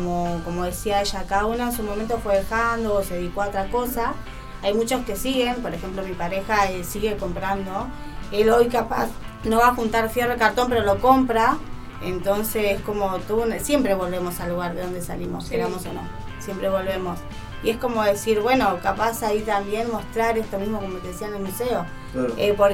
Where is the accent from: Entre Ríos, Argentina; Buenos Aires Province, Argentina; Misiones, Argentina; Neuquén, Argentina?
Buenos Aires Province, Argentina; Villa Fiorito; le faltamos nosotras, somos todas de Fiorito.